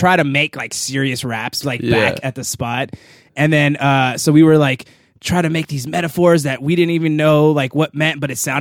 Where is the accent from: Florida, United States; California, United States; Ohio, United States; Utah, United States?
California, United States; Van Nuys; Van Nuys, California.